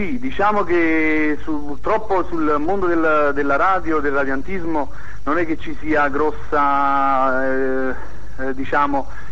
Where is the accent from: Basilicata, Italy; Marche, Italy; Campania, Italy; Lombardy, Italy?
Campania, Italy; Naples; Io praticamente sono di Napoli, la provincia di Napoli, sto qui a Quarto